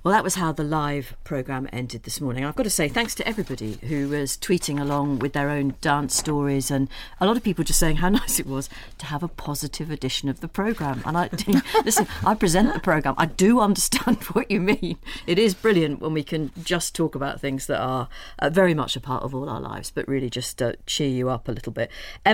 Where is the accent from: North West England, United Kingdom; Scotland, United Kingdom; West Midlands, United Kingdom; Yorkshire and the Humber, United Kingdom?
North West England, United Kingdom; Crosby; I grew up in Crosby in Liverpool, so not far from the Wirral.